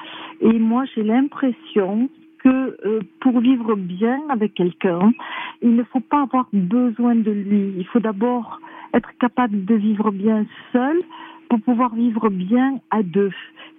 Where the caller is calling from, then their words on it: Cahors, Occitanie, France; de Cahors. Je me permets de vous appeler